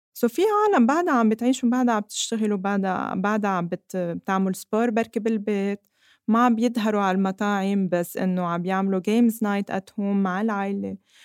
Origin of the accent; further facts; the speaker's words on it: Lebanon; في شغلة كتير أساسية إنه إحنا كلبنانية we're very resilient